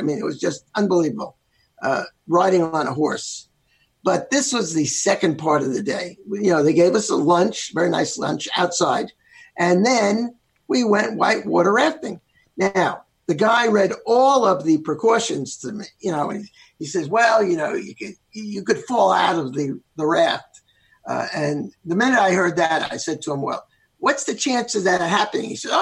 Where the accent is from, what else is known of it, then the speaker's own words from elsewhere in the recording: New York, United States; I'm from New York, so I find it very interesting that a lot of people have never been to New York.